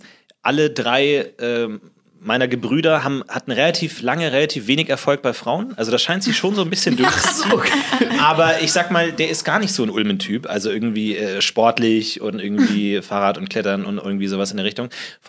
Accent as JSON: {"language": "German", "town": "Munich", "region": "Bavaria", "country": "Germany", "moved": "yes", "lives_now": "Berlin, Germany", "said": "Ich komme aus München eigentlich."}